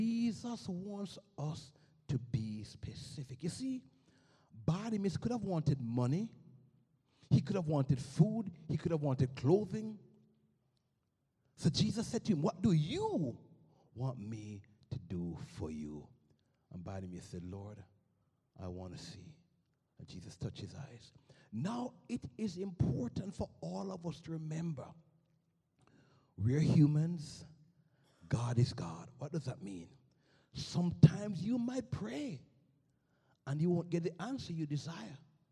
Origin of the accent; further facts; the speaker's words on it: Jamaica; moved away; These guys must have been Jamaicans. Only in Jamaica would we do something this crazy. You know, I came from Jamaica in 1984.